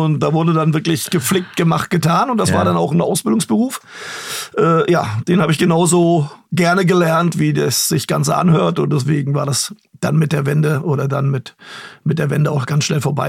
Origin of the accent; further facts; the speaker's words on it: East Germany, Germany; wenn es bei uns in der DDR, und ich rede immer noch von uns, wie man merkt.